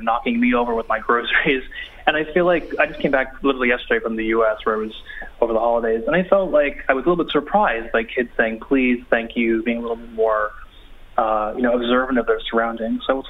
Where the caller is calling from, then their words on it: Berlin, Germany; I'm calling from Berlin.